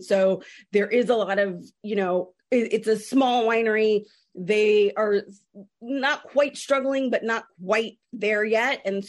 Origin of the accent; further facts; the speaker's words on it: California, United States; had all been written, set taking place either in the Bay Area or the LA area, which are, you know, I'm from California.